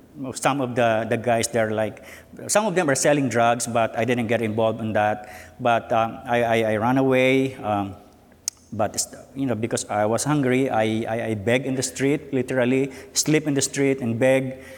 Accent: Philippines; also born or lived in Southern Philippines; I was born in the southern part of the Philippines, but I was raised in the northern part. And I grew up in a big family of eight.

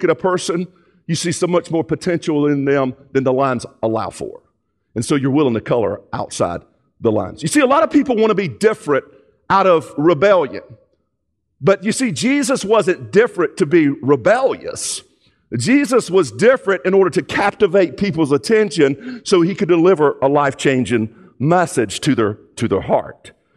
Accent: Georgia, United States; And then where I'm from, I'm from Georgia. Anybody here from Georgia?

